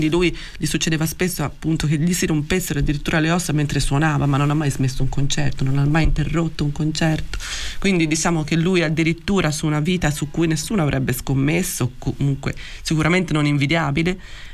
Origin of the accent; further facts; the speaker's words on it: Florence, Tuscany, Italy; sono fiorentina, è legata alla mia città.